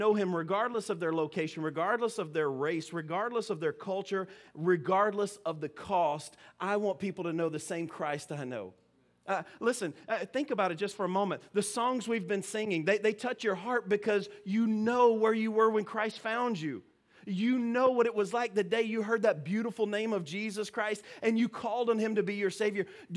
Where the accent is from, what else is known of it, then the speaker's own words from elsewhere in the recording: Alabama, United States; I am from Alabama, but I married a Yankee, and she taught me how to talk fast.